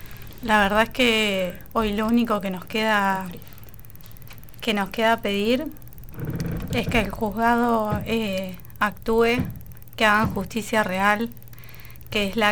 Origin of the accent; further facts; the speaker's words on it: Neuquén, Argentina; Yo soy de Neuquén.